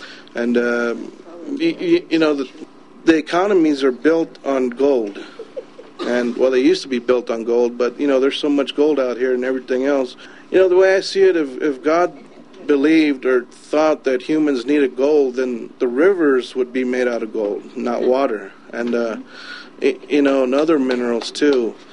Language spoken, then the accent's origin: English; Susanville, California, United States; It's kind of weird, because I come from Susanville, California, and it's hard to believe that there's Shoshones way out that way.